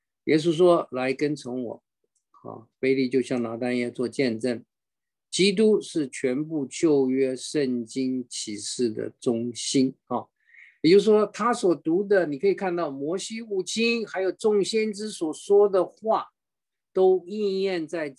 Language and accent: Chinese; China; 我们中国人是敬重孔子敬重孟子啊。我们中国大陆来的是无神论，那、根本不相信，根本没有神，我们相信进化论。